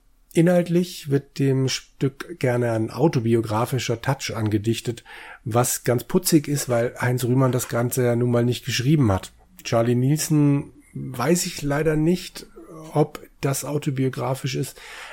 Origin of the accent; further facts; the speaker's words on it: Southern Germany, Germany; ich komme aus Süddeutschland